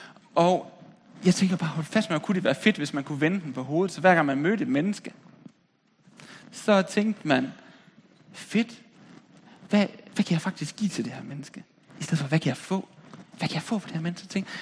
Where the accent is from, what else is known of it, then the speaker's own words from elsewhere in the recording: Holstebro, Central Denmark Region, Denmark; Det kunne man godt finde på i Holstebro, hvor jeg kommer fra.